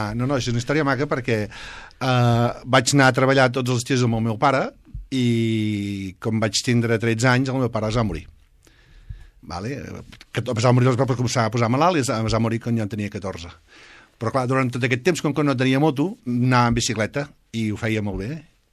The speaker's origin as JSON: {"language": "Catalan", "town": "Sant Feliu", "region": "Catalonia", "country": "Spain", "tie": "born there", "said": "Jo vaig néixer aquí, a Sant Feliu."}